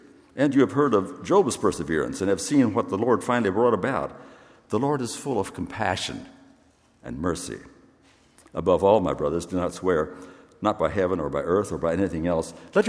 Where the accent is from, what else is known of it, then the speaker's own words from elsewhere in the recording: Kansas, United States; because I'm from Kansas, as many of you know